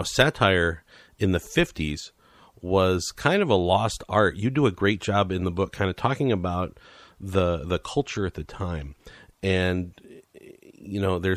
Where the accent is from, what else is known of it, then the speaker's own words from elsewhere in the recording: St. Louis, Missouri, United States; I mean, my hometown, St. Louis, Missouri, I don't think the Cardinals integrated until the early 50s.